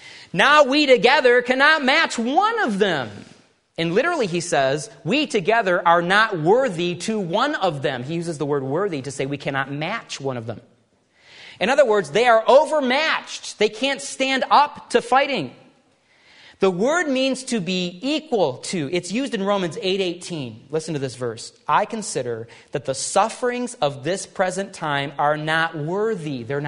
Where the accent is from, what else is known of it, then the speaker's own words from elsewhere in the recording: Michigan, United States; Years ago, I was growing up in Michigan